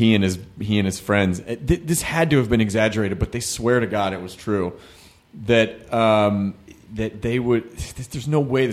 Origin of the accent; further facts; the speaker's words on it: Louisville, Kentucky, United States; born there; I was born in Louisville. I get to make that joke.